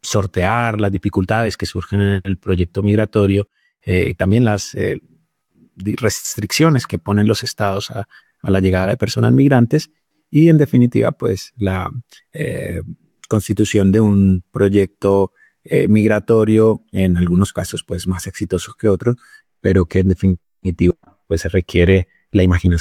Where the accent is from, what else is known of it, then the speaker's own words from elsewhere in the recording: Colombia; moved away as an adult; now in Spain; yo soy un migrante colombiano en España desde hace 15 años y en 2008 cuando llegué a España